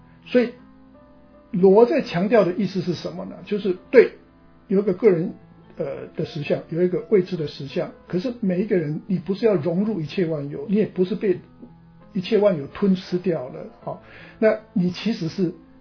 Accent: China; 那对我们中国人来讲的话，我们很清楚

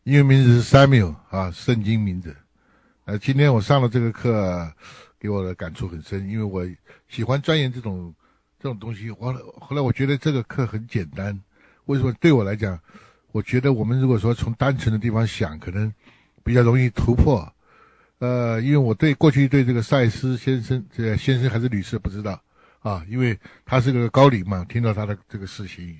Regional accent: Taiwan; also born or lived in Hawaii; now in California, United States; 我也是台湾来的，我练的是国立艺专啊，那原来住在夏威夷，现在住在夏威夷，搬到加州来了，

